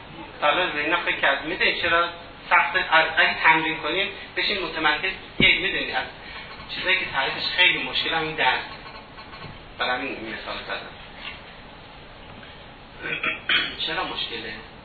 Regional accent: Iran; چون من هم ایرانی هستم همزمان مسلمان هم زاده شدم.

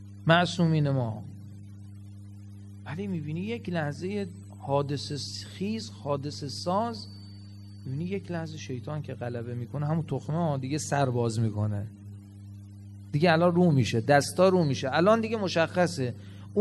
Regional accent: Ahvaz, Khuzestan, Iran; ما اهل اهوازیم، اهل کوفه نیستیم،

